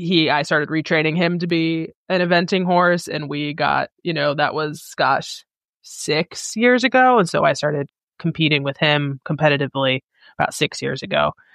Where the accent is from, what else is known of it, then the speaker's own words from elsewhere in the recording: Midwest, United States; I started out actually at a hunter barn because I'm from the Midwest and that's just what's most common around here.